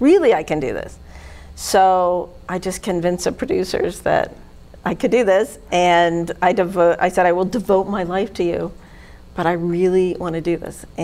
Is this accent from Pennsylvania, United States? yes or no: yes; Pennsylvania, United States; also born or lived in Boston; When I came back from Boston, I moved back to Pennsylvania. I really missed being home. My family was close by and I really missed that. So I came back home.